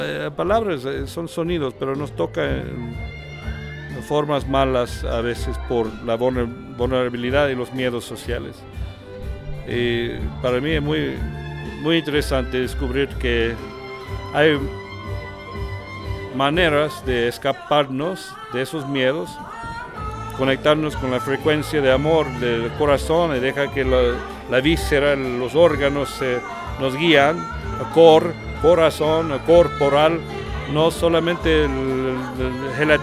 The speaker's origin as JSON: {"language": "Spanish", "region": "Texas", "country": "United States", "moved": "yes", "lives_now": "Mexico", "said": "Yo soy de campo, de Texas, de parte este, de bosque. Para mí, no sé, hay algo muy familiar. Yo soy indígena, tengo raíces tribales."}